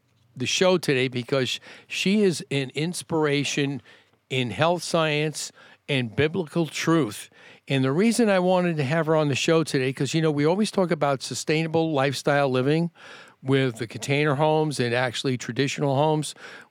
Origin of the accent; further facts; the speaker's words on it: New York, United States; also born or lived in Chicago / Boston; now in Phoenix, United States; I grew up in New York, and if I would have moved to Phoenix straight from New York, I think way back when I moved here in 1989